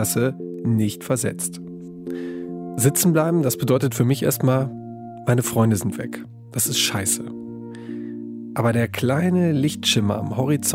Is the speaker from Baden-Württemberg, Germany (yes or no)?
no; Wesel, North Rhine-Westphalia, Germany; Ich komme aus Wesel, am Niederrhein.